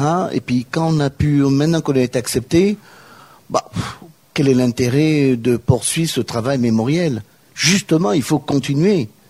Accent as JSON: {"language": "French", "region": "Nouvelle-Aquitaine", "country": "France", "said": "Certes, je suis basque, mais français."}